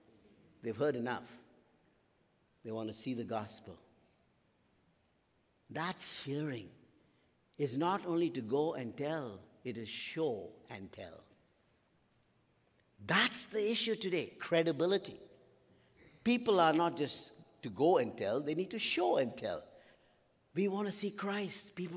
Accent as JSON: {"language": "English", "country": "India", "said": "And I could tell you, as an Indian, I was there and I looked around."}